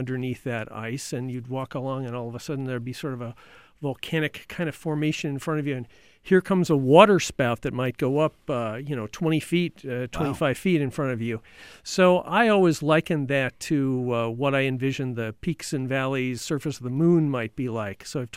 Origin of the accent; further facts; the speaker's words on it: Great Lakes, United States; Well, I grew up on the Great Lakes. I grew up on Lake Erie.